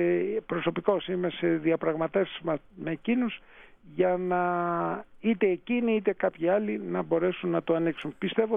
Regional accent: Athens, Attica, Greece; Εγώ που γεννήθηκα, μεγάλωσα στην Αθήνα από όλη μου τη ζωή

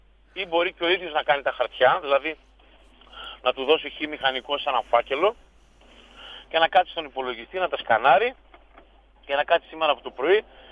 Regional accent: Thessaloniki, Central Macedonia, Greece; Είμαι συνδικαλιστής από Θεσσαλονίκη

